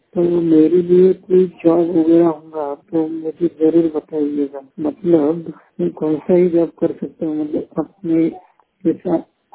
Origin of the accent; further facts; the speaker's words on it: Jalna, Maharashtra, India; तालुका भी मेरा जालना ही है और जिला ही जालना ही है, मैं प्रॉपर जालना का रहने वाला हूँ, जालना।